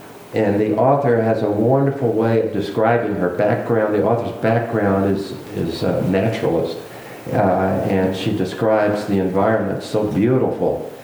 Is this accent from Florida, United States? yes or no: yes; Orlando, Florida, United States; I'm from Florida, Central Florida, Orlando, we have this weather phenomenon called hurricanes.